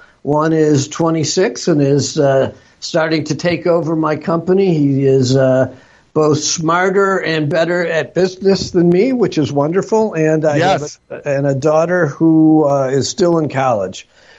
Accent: Detroit, Michigan, United States; I was born in Detroit. I grew up, born and raised west side of Detroit.

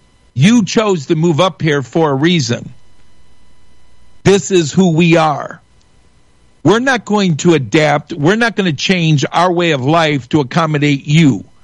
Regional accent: Michigan, United States; I came from downstate. I wasn't born here. I was born and raised in Macomb County. I went to Utica Community Schools. I lived in southeastern Michigan.

